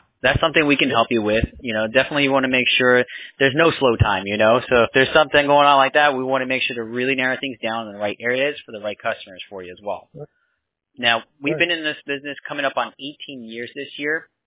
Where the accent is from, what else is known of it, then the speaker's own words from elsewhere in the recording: United States; I like the American flag, man. I'm American myself.